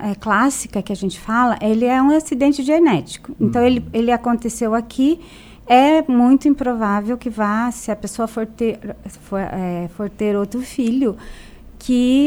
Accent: Itararé, São Paulo, Brazil; now in Urussanga, Brazil; Eu sou de Tararé, é interior de São Paulo. Itararé. Mas eu moro aqui há 30 anos.

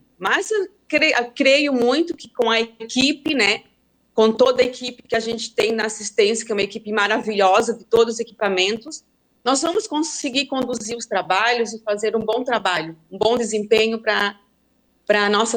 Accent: Morro da Fumaça, Santa Catarina, Brazil; sou da terra, sou de Mouro da Fumaça.

